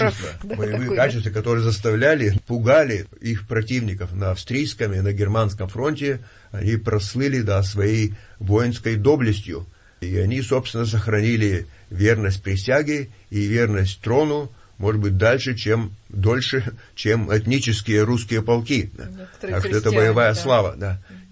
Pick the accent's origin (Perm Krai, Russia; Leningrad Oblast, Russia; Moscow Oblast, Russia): Perm Krai, Russia; Perm; я родом из Перми, там у меня много знакомых